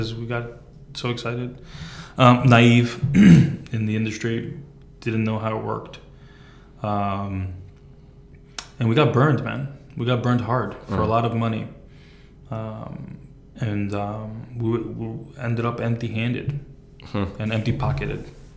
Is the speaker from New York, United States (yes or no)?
yes; Flushing, New York, United States; born there; Yeah, well, I was born here in Flushing, Queens.